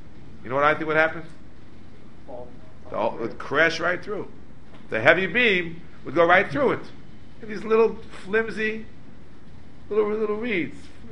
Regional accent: New York, United States; I'm a New Yorker.

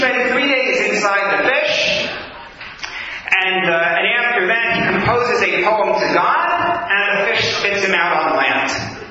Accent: United States; You have to remember also, I'm American, I don't know the geography.

